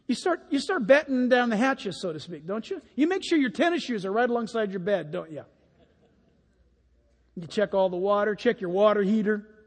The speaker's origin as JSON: {"language": "English", "town": "San Diego", "region": "California", "country": "United States", "tie": "born or raised there", "said": "I grew up here in San Diego, so earthquake. I'm a Californian."}